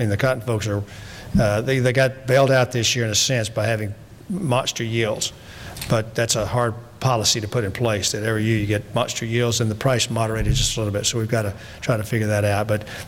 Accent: Texas, United States; Just, I know the Midwestern guys are anxious because I'm from Texas and Sonny's from Georgia and peanuts and cotton and all those kind of good things.

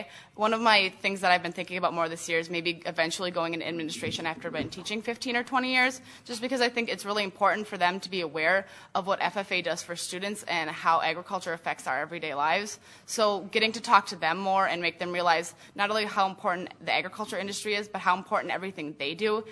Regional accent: De Pere, Wisconsin, United States; Well, I was born and raised in De Pere, Wisconsin, suburb city of Green Bay, 20,000 people.

